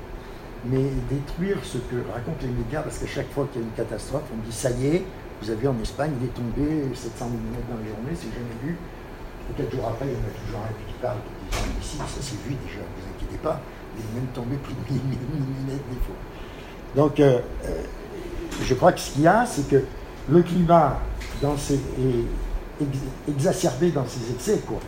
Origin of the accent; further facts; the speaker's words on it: Auvergne-Rhône-Alpes, France; moi je dis pas je suis Grenoble, je dis je suis de Chartreuse, ça marche.